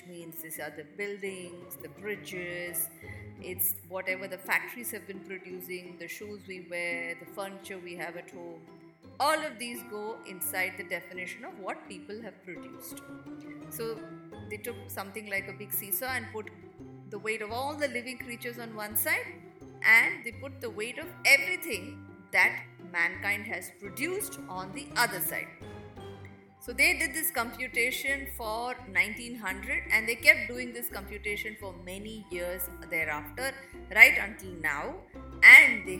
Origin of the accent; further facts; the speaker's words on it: India; I'm from India.